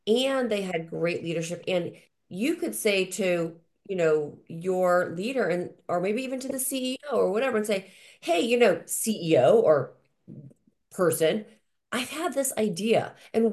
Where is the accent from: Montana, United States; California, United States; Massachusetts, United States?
Massachusetts, United States; my parents were manufacturers reps, and I grew up in Massachusetts.